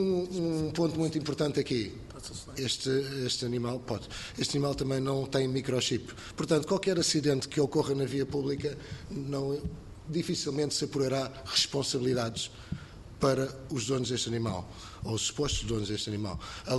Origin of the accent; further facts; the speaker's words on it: Vila Franca de Xira, Lisbon, Portugal; born there; eu, como português, nascido em Vila Franca de Xira, terra dos touros e dos toureiros, desde que eu aprendi a andar, que eu lido com animais